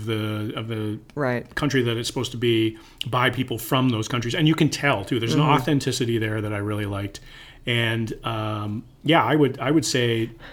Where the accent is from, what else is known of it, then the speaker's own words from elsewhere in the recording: Canada; I'm Canadian.